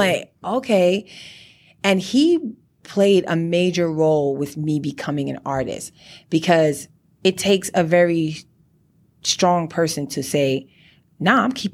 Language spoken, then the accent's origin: English; Trinidad & Tobago; also born or lived in Brooklyn, United States; I was born in Brooklyn, but I was also raised in Trinidad and Tobago, So I'm a Trinidad Begonian, it's in my blood.